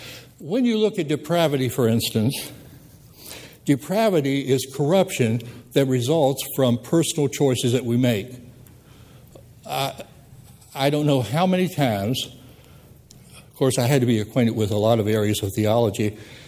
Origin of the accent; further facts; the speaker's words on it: the South, United States; accent: Southern; my Southern accent was picked up with some weird things in there